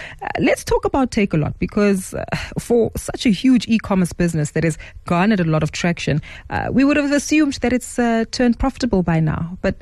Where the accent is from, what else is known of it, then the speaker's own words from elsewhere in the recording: South Africa; I guess for us as South African consumers, how should we read this?